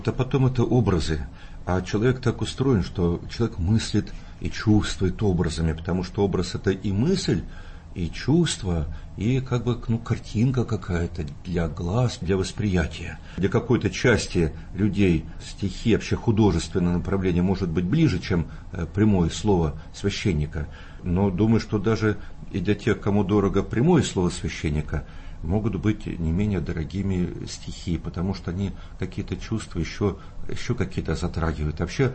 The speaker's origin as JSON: {"language": "Russian", "region": "Siberia", "country": "Russia", "tie": "born there", "also_born_or_lived": "Volga / Moscow / Saint Petersburg / Vyatka", "said": "телом я родился в Сибири, потом душой я родился на Волге, потом духом я рождался и через Москву, и через Питер, и потом шлифовался, и в Вятке"}